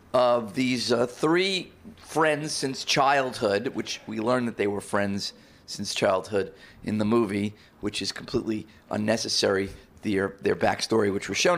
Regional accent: Bronx, New York, United States; accent: Bronx; My Bronx accent slipping.

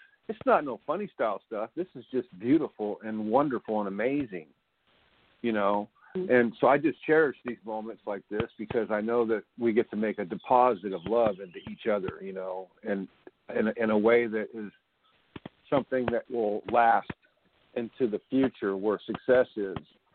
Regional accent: Missouri, United States; I'm from Missouri, you know, I'm from the state of Missouri.

